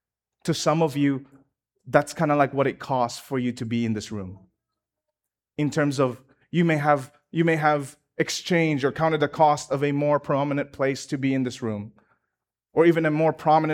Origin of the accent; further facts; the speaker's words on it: Philippines; I'm Filipino, and I'm not going to go for a diversity slogan.